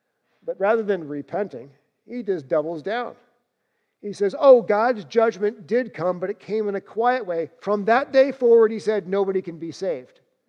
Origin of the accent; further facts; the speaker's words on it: New Jersey, United States; Growing up in New Jersey, I grew up listening to him on the radio.